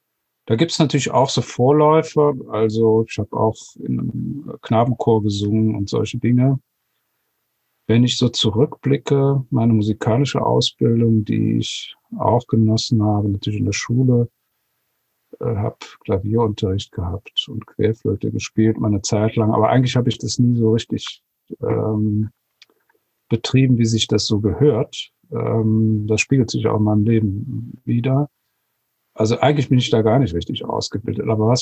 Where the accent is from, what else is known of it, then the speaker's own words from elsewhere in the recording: Altenahr, Rhineland-Palatinate, Germany; Also ich bin in Alten Ahr aufgewachsen, an der Ahr, und das ist nicht sehr weit von Köln, also eine gute Stunde. Köln war unsere große Einkaufsstadt.